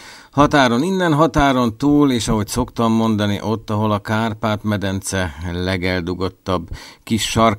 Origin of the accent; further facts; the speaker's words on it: Eger, Heves, Hungary; Üdvözlök mindenkit, én Egerből, Magyarországról vagyok.